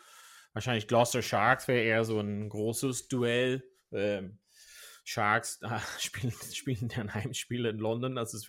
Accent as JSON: {"language": "German", "region": "Ulster", "country": "Ireland", "said": "also ich komme aus Donegal"}